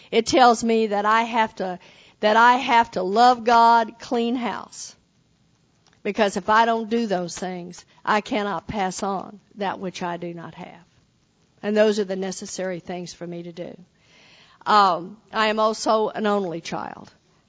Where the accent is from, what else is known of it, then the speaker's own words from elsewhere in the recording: Texas, United States; I am Southern, born and raised. I grew up in Texas.